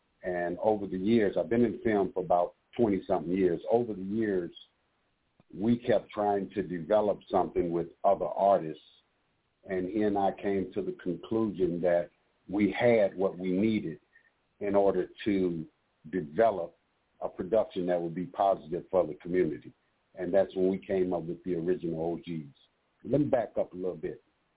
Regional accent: Chicago, Illinois, United States; We were out in Los Angeles. I'm from Chicago.

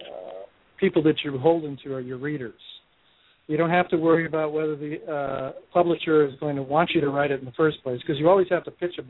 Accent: Hawaii, United States; moved away as an adult; now in California, United States; I was in Hawaii for a long time. I lived there since I was 11 years old. So it's pretty much my hometown.

